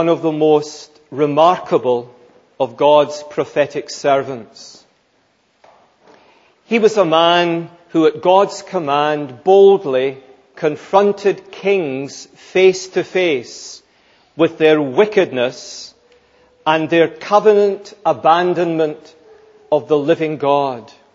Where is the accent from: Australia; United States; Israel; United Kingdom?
United Kingdom; Scotland; Being a Scotsman, I don't buy it.